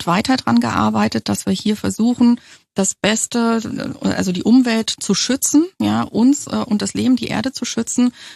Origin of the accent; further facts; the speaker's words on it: Germany; ich bin ja in der DDR geboren und groß geworden